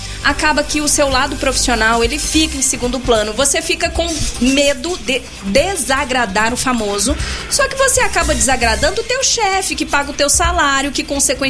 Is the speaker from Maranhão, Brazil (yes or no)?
yes; Maranhão, Brazil; moved away as an adult; Eu saí do Maranhão, pedi as contas, eu ia pro Rio, só que eu não tinha ninguém lá. Aí eu falei, não posso ir pro Rio de Janeiro, vou pra Brasília.